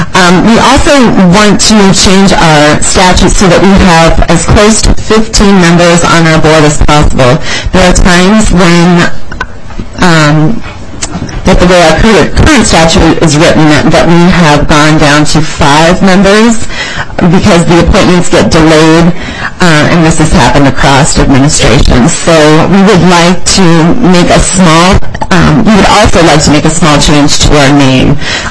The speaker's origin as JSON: {"language": "English", "town": "Willmar", "region": "Minnesota", "country": "United States", "said": "I am from Wilmer, Minnesota"}